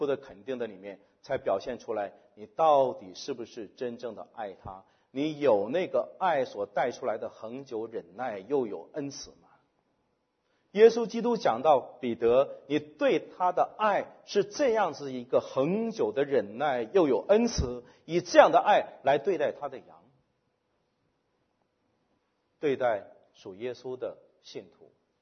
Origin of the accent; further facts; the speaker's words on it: China; 我们中国人比较难，爱你在心口难开